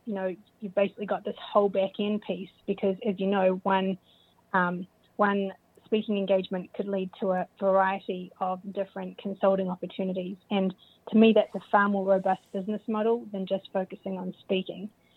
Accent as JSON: {"language": "English", "country": "New Zealand", "tie": "born or raised there", "accent": "New Zealand", "said": "So I grew up in New Zealand, which is where my accent is from, in case anyone's wondering."}